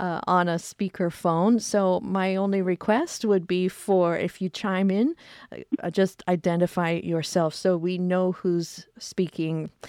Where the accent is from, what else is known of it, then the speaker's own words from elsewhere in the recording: Dawson Creek, British Columbia, Canada; because I grew up in Dawson Creek, BC.